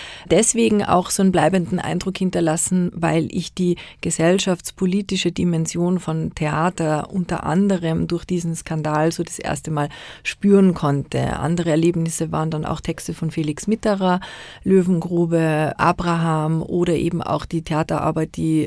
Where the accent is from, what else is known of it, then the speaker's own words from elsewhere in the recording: Linz, Upper Austria, Austria; Genau, ich bin ja gebürtige Linzerin.